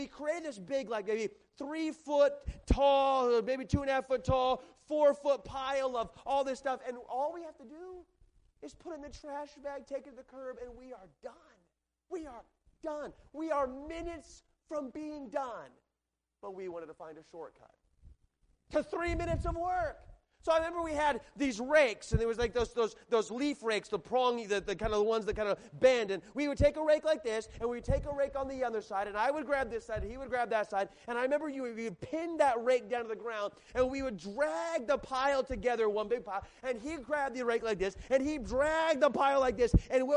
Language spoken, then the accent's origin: English; Tucson, Arizona, United States; I grew up in Tucson, Arizona